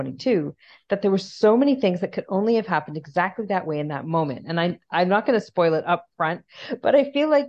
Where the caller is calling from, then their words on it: Bengaluru, Karnataka, India; I'm calling from Bangalore, India, and so it's the time of night when the dogs start howling.